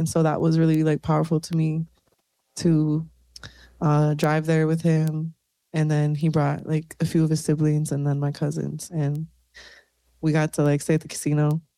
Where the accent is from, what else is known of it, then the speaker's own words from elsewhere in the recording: St. Michael, Minnesota, United States; I grew up in the Twin Cities in St. Michael.